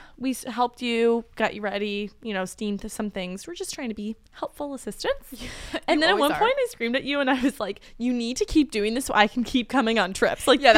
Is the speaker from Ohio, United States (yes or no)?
yes; Cleveland, Ohio, United States; oh yeah, like we're from Cleveland. Like, so it's not that chilly for us.